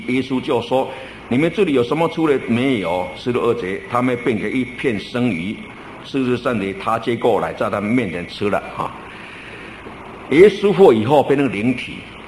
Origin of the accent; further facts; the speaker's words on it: China; 我们中国人呐，灵跟魂的观念不清楚